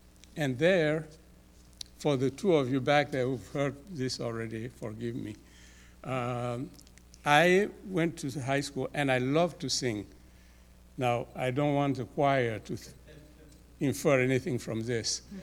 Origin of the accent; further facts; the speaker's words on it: Côte d’Ivoire; I was born and raised in Ivory Coast in the animist tradition of the Dan tribe, which I belong to, in Western Ivory Coast.